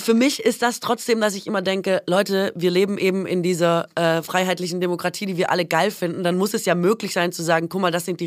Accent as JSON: {"language": "German", "region": "Baden-Württemberg", "country": "Germany", "said": "Okay, also ich komme ja aus Baden-Württemberg."}